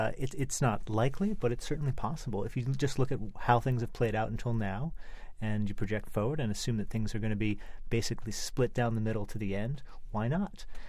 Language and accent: English; Washington, District of Columbia, United States; I'm from Washington, and I might add that Washington has fewer delegates than Puerto Rico, which is a huge issue for some of us down there.